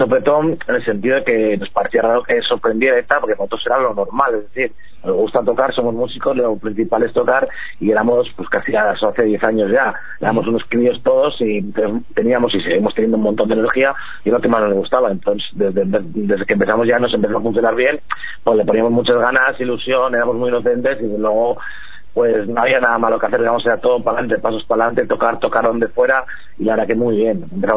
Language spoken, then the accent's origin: Spanish; San Sebastián, Basque Country, Spain; para una banda joven, pues que somos de Donosti